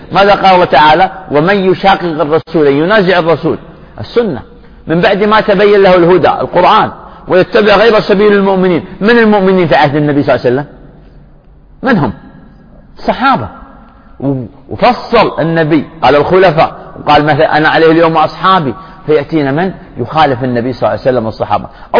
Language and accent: Arabic; Saudi Arabia; بلادنا المملكة العربية السعودية